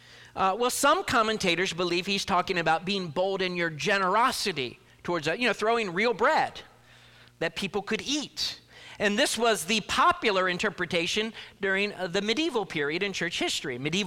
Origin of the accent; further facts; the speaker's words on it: Cleveland, Ohio, United States; could almost picture those colorful Wonder Bag breads floating on the shores of Lake Erie, where I grew up in Cleveland.